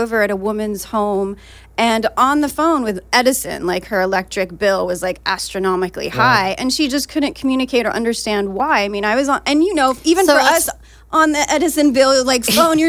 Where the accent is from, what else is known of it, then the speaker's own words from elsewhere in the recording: Aleppo, Aleppo Governorate, Syria; I'm Syrian, so I'm from Aleppo.